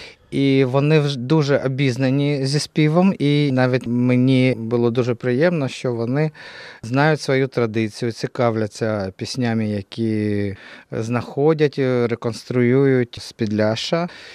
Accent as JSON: {"language": "Ukrainian", "town": "Mykolaiv", "region": "Mykolaiv Oblast", "country": "Ukraine", "tie": "born or raised there", "also_born_or_lived": "Kyiv", "moved": "yes", "lives_now": "Warsaw, Poland", "said": "Я сам родом з Миколаєва, це Південна Україна. Але вчився і більшу частину свого життя я провів в Києві. І з фольклором, і з традиційним співом я познайомився вже в Києві. Десь 91-го року, мабуть. Я в Варшаві живу"}